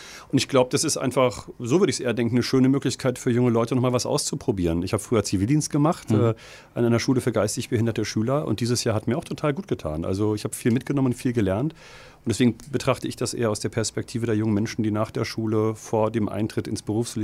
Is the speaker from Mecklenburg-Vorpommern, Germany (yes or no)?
yes; Rostock, Mecklenburg-Vorpommern, Germany; Ich finde, das muss man als Rostocker auch mal akzeptieren